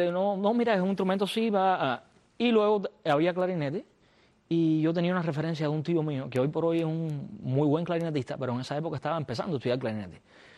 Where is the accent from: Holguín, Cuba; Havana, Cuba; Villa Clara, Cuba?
Villa Clara, Cuba; Santa Clara; O sea, era, yo hablaba el español, pero no sabía ni leer ni escribir. Y tenía que empezar 5º grado, además. Había terminado tercero, yo soy de Santa Clara.